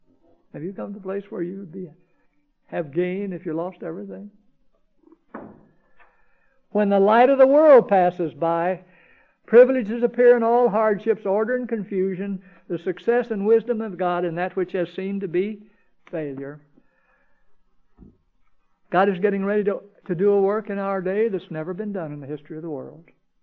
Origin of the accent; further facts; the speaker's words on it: Tennessee, United States; also born or lived in California; I'm a Tennessee hillbilly. Although I was born in California, my father left California and went to Tennessee.